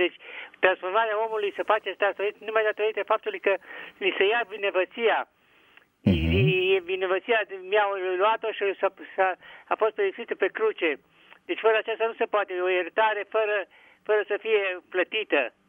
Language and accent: Romanian; Arad, Arad County, Romania; Da, bună ziua, sunt din Arad